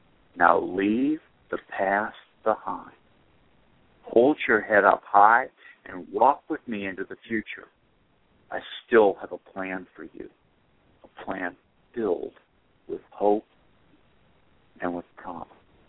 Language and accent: English; Boston, Massachusetts, United States; And if it really stayed this cool, it wouldn't bother me. Not growing up in Boston the way I have.